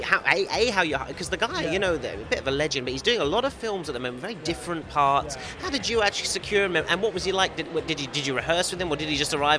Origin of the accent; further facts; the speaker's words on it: London, United Kingdom; You know, as a Londoner growing up in that time, but that music was my music.